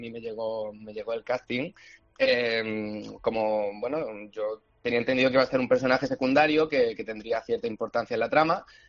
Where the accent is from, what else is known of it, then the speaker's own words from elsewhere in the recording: Málaga, Andalusia, Spain; now in Madrid, Spain; aproveché para ir a mi pueblo, porque bueno, yo vivo en Madrid, yo no estoy viviendo ahora mismo en Málaga, pero es verdad que intento ir allí cada vez que puedo y rodar allí fue genial.